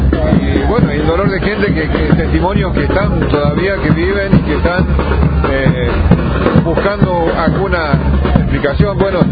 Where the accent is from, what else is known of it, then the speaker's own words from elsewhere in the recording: Argentina; unirnos más como argentinos.